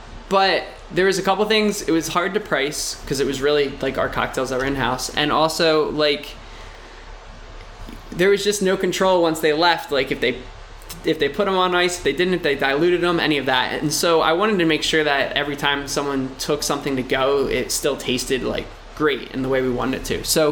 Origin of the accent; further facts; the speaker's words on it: New Jersey, United States; accent: South Jersey; I must have been my South Jersey accent.